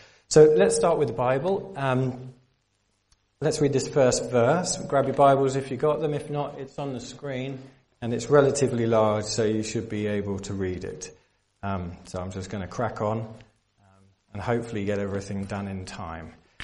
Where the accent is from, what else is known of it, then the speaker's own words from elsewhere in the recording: South East England, United Kingdom; now in Rwanda; I grew up, born and bred in Kent, and I live in this area.